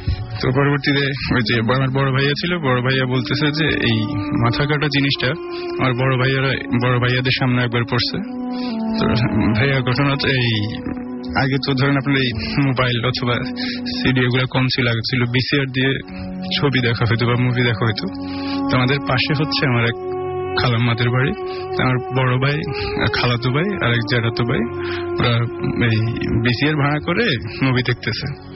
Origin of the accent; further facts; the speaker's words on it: Lakshmipur, Chittagong Division, Bangladesh; now in Dhaka, Bangladesh; থাকি মিরপুরে, আমার গ্রামের বাড়ি হচ্ছে লক্ষ্মীপুর।